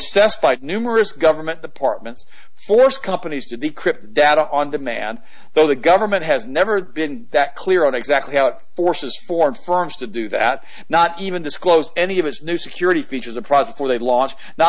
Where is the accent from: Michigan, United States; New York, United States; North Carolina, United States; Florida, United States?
Florida, United States; because I was raised in Florida.